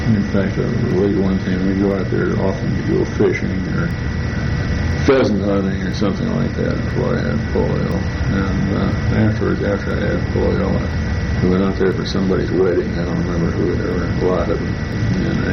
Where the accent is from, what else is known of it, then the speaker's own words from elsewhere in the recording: Champaign, Illinois, United States; also born or lived in Madison, Wisconsin; And I was born in September 35 in Madison, Wisconsin. We lived in an approximately 1910 rented bungalow on Crandall Street. Moved in 38 to a new home at 236 East Sunset Court on the edge of the town. Moved in 48 to 908 West Charles, a rented house in Champaign, Illinois.